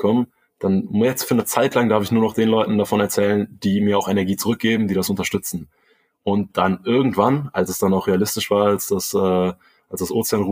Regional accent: Rhineland, Germany; Also ich bin ja hier im Rheinland aufgewachsen. Keine Seglerfamilie, auch keine Ruderfamilie tatsächlich.

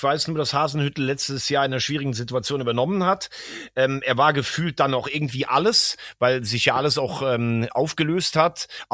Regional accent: Rhineland-Palatinate, Germany; aus meinem Fußballkreis Rhein A, aus meiner Heimat, rund um den Laacher See und den Rhein

